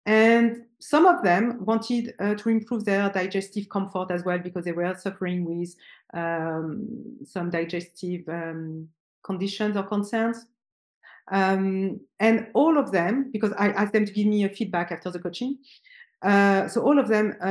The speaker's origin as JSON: {"language": "English", "country": "France", "second_language": "English", "said": "I'm French."}